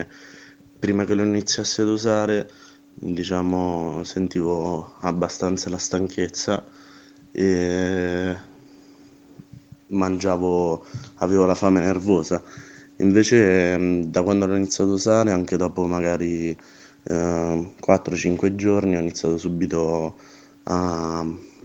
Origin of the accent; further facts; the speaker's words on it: San Benedetto del Tronto, Marche, Italy; vengo da San Benedetto del Tronto, ho 19 anni